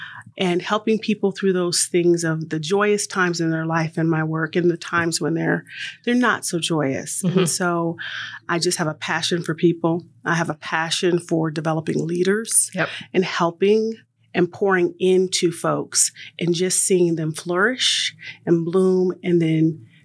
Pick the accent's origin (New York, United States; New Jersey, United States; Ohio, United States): Ohio, United States; Toledo; now in Denver, United States; No, I am originally from Ohio and a manufacturing town. I'm from Toledo.